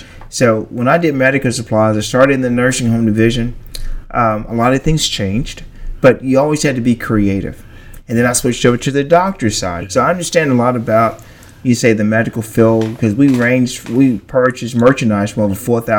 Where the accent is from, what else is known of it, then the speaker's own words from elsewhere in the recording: Beaumont, Texas, United States; Well, for the first part, born and raised in Beaumont. I think Beaumont can be a great place.